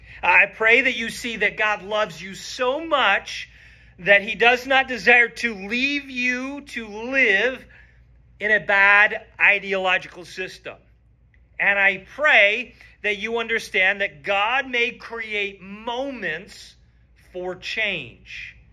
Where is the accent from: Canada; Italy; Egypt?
Canada; now in United States; I thought about what I was taught growing up in Canada, what I learned moving to the States